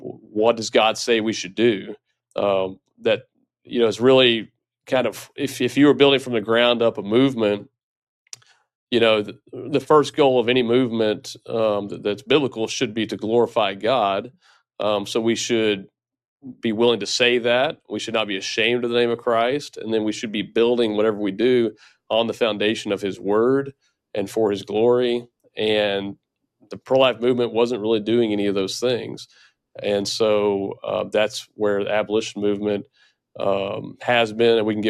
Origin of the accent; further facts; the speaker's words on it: Texas, United States; at least in my home state of Texas